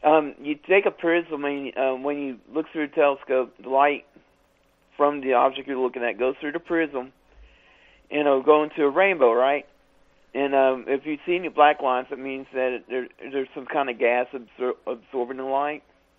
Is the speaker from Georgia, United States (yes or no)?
no; Virginia, United States; I mean, I grew up in Virginia, and people were just amazed that people spoke French down... in Louisiana and stuff like that.